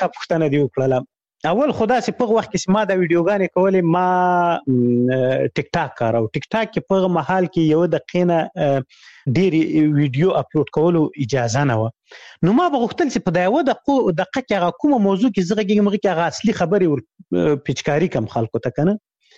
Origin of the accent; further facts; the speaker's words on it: Khyber Pakhtunkhwa, Pakistan; شمشتو مهاجرینو کمپ اوس هغه دی هغه پخواني جهادي رهبرانو ندیو رهبر کمپ مشهور کمپ زه په غو کې لوی سوی یم